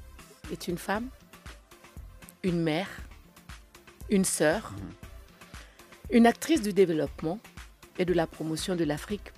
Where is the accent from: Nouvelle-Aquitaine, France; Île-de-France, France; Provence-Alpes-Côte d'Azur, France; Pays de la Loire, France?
Île-de-France, France; Évry; Je suis de France. Ben, c'est normal. Et je suis d'Evry, hein, n'oubliez pas.